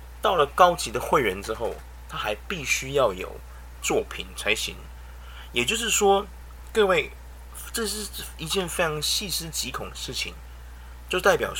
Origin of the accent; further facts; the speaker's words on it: Taiwan; 2个礼拜是我们台湾人对新闻媒体的一个容忍度最大的极限。